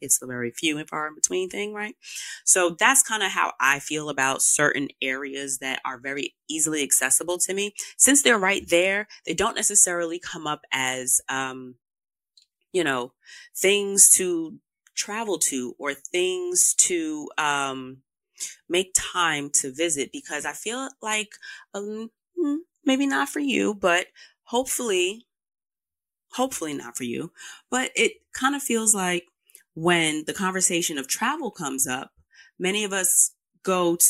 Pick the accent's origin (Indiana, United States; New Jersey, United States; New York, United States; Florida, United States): New York, United States; New York City; I am a New Yorker and I felt like … did the 1-2 for her home region, being a country girl. I'm not a country girl, but I am a city girl.